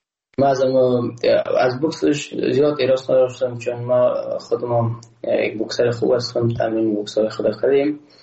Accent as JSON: {"language": "Persian", "country": "Afghanistan", "said": "ما یک افغان هستم"}